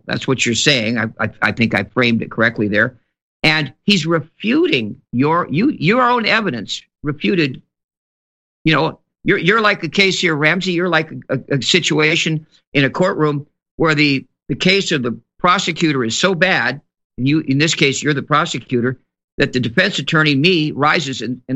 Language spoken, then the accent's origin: English; Canada; as another Canadian said, Marshall McLuhan, the medium is the message